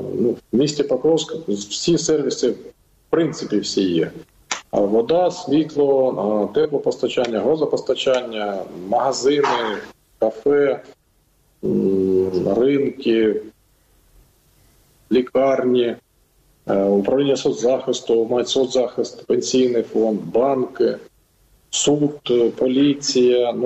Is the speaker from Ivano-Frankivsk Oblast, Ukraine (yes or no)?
no; Donetsk Oblast, Ukraine; Народився на Донеччині і живу на Донеччині.